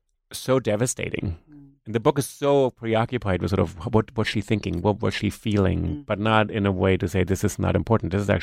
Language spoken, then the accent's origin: English; New York, United States; if I say, you know, I'm a New Yorker, people look at me and say, well, yeah, but where are you really from? So it's kind of interesting because I have an accent.